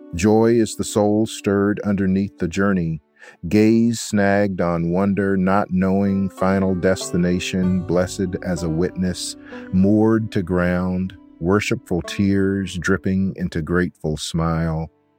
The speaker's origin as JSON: {"language": "English", "region": "South Carolina", "country": "United States", "tie": "born or raised there", "said": "Billy, I grew up in Edgefield County, South Carolina. It's a county hugging the Savannah River, and right across the river to the west is Augusta, Georgia."}